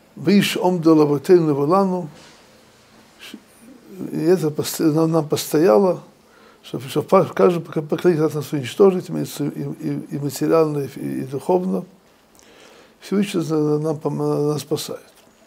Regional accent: Western Ukraine, Ukraine; я вырос на Украине. И я помню, что когда я был в первом классе, я был единственным евреем. Мы жили на Западной Украине в каком-то местечке какое-то некоторое время.

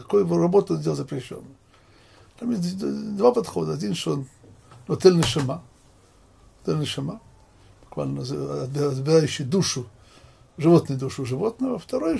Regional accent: Russia; я же вырос в Советской России

